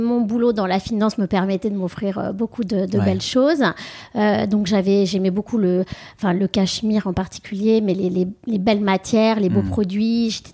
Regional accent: Paris, Île-de-France, France; also born or lived in London; je suis parisienne. Ouais. J'ai tout le temps, enfin, j'ai hormis 4 années où j'ai vécu à Londres, j'ai toujours vécu à Paris, plus précisément en fait au Vésinet, en banlieue parisienne

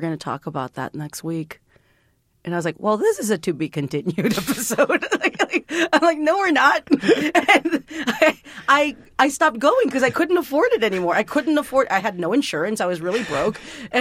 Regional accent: San Juan, Texas, United States; I grew up in a little town called San Juan, Texas, which I always tell people that I grew up in McAllen because that's the big town.

